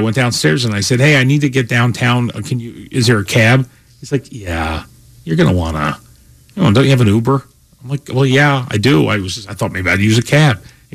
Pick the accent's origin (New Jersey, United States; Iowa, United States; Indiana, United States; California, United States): New Jersey, United States; I said, I'm born and raised in New Jersey.